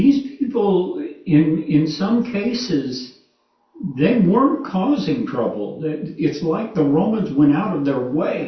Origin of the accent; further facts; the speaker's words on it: Kentucky, United States; You know, now, to be honest, I grew up in Kentucky in the 1960s, and I can remember when there were colored drinking fountains and white drinking fountains.